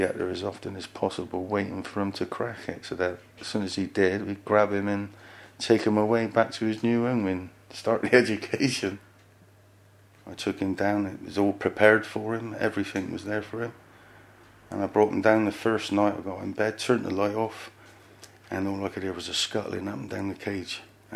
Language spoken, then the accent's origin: English; Bristol, South West England, United Kingdom; I'm from Bristol.